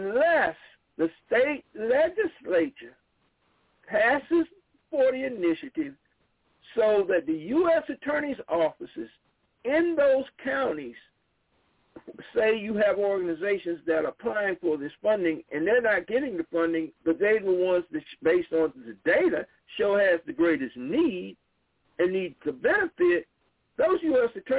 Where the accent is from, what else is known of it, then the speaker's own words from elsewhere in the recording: South Carolina, United States; me being African-American, I'm from South Carolina, something called states' rights, okay?